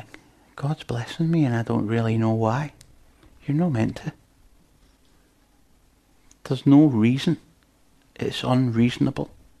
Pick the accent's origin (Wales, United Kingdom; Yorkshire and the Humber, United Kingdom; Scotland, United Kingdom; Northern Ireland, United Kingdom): Scotland, United Kingdom; I mean, I come from Scotland and you get it about Scottish people.